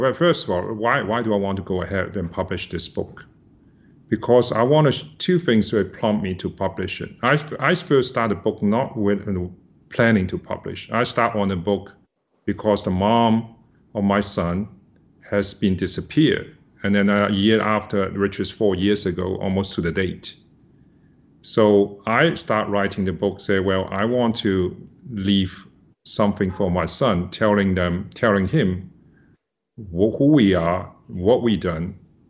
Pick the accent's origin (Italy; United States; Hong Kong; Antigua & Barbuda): Hong Kong; I grew up in Hong Kong. Hong Kong is very, very important and hold dear to me. I have friends, relatives from Hong Kong.